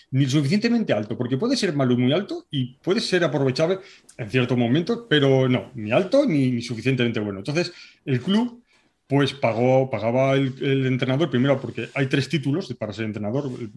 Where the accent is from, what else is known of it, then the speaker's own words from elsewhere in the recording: Sestao, Basque Country, Spain; yo en realidad yo soy de Sestao. Entonces yo toda mi vida he sido en Sestao, en uno de los maravillosos pueblos de la margen izquierda de Bilbao.